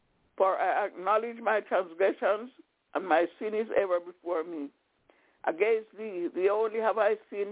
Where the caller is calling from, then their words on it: Albany, New York, United States; I'm calling from Albany in New York.